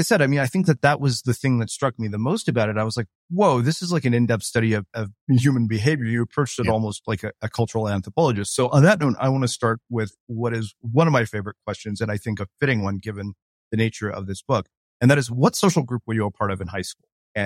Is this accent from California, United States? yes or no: yes; California, United States; I didn't go to my prom, even though I grew up in California.